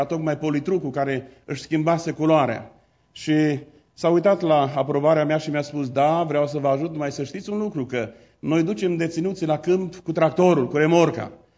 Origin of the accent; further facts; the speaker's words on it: Banat, Romania; noi suntem bănățeni.